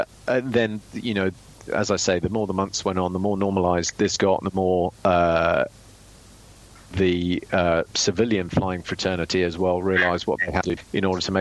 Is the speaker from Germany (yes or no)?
no; United Kingdom; it was a Belgian controller on a NATO AWACS as a Brit defending Washington, D.C.